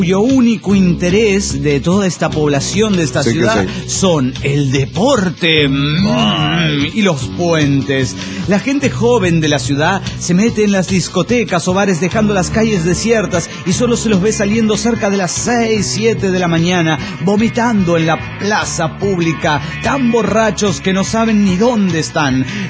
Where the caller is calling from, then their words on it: Washington, United States; de Washington.